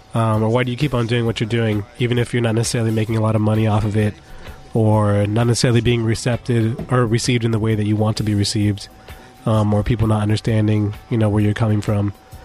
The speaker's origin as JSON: {"language": "English", "town": "Hayward", "region": "California", "country": "United States", "tie": "born or raised there", "also_born_or_lived": "Oakland", "said": "I was born in Oakland, grew up in Hayward"}